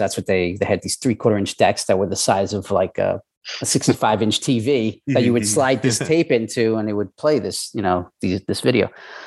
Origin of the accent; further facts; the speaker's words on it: New York, United States; It's funny because we're both from New York